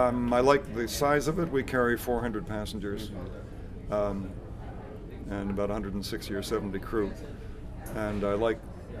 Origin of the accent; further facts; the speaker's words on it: New York, United States; I grew up in New York, upstate New York.